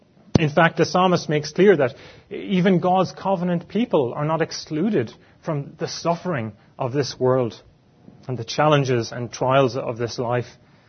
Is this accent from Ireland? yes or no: yes; Cork, County Cork, Ireland; There was a castle not only 20 minutes drive from where I grew up back in Cork.